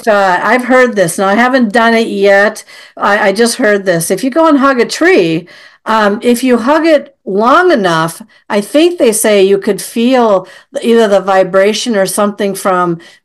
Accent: Minnesota, United States; I mean, I'm from Minnesota, And up we call it the North Shore, up to where I live.

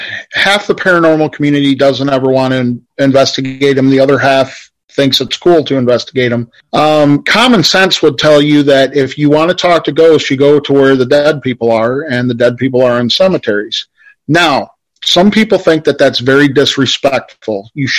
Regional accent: Illinois, United States; You know, the first settlers in my hometown were here in 1850. Larry and I actually in my local cemetery found a burial that was from 1817. Now, Illinois didn't become a state until 1818.

